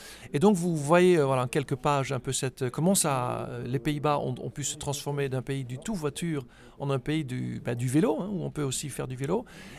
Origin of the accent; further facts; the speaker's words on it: Netherlands; French is a second language; quand je parle avec des gens de mon pays d'origine, les Pays-Bas